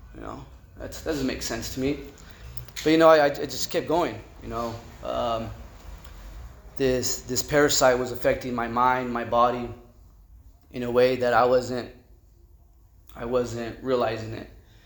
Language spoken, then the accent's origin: English; Santa Maria, California, United States; I'm originally from Santa Maria. I grew up in the projects.